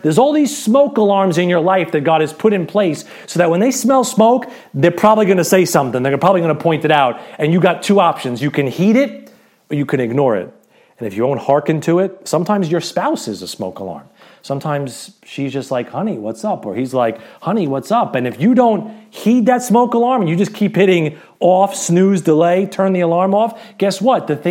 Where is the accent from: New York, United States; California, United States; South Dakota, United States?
New York, United States; Brooklyn; accent: Brooklyn; I can't say it as well because my Brooklyn accent isn't as thick